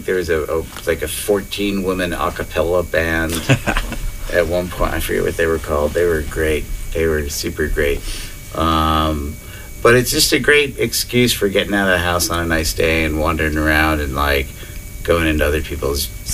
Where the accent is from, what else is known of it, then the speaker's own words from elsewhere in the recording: Melrose, Massachusetts, United States; I was born in Melrose, so oh, okay. I grew up 8 miles from here.